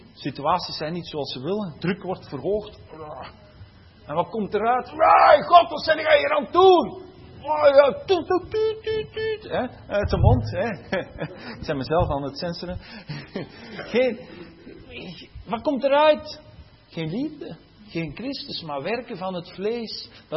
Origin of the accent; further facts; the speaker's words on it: Flanders, Belgium; Ik ben een Vlaming, ik spreek Vlaams. Ik ben zo geboren en ik spreek Vlaams.